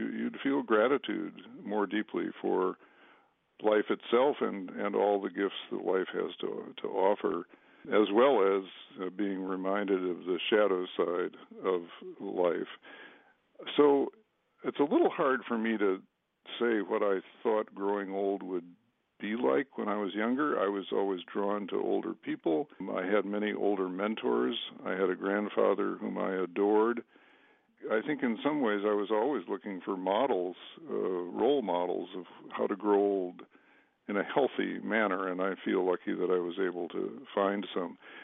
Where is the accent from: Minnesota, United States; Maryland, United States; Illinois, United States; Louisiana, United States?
Illinois, United States; born or raised there; also born or lived in Chicago; now in Madison, United States